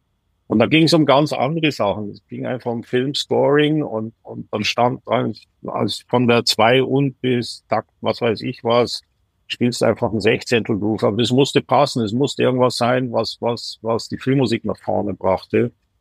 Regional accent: Pfaffenhofen, Bavaria, Germany; Dann kam ich so in Studio in der Nähe, da wo ich aufgewachsen bin, im Pfaffenhofen.

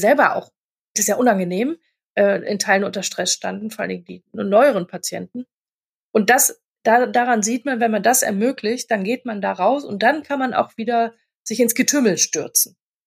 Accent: Berlin, Germany; ich komme ja aus Berlin, das ist ja nicht nur in Berlin so

